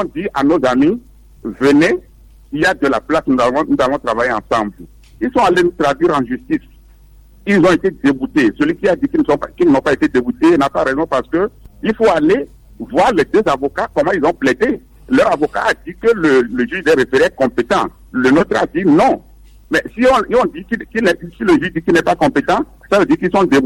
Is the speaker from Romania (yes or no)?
no; Togo; je suis scandalisé en tant que Togolais